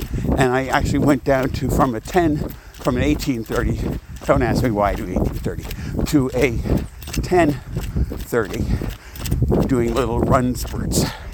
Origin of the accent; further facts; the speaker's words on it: New York, United States; and I grew up in Long Island, New York, and I have family and friends there